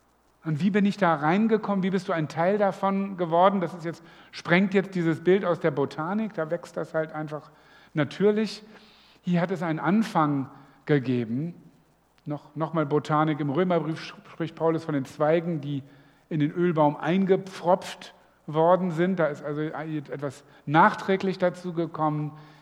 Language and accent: German; Northern Germany, Germany; Ich bin Norddeutscher, da bin ich nicht so mit Weinreben aufgewachsen.